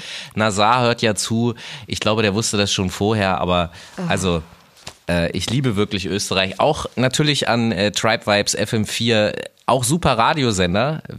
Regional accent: Northern Germany, Germany; und ich komme aus Norddeutschland

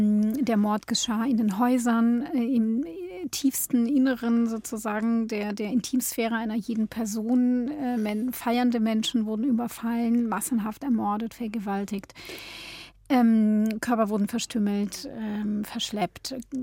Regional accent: Israel; now in Berlin, Germany; Ja, ich bin in Israel aufgewachsen und auch meine Familie lebt in Israel.

